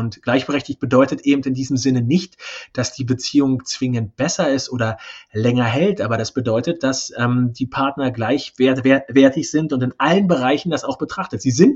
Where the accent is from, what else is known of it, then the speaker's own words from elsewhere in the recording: East Germany, Germany; born there; Ich bin ja gebürtiger Ossi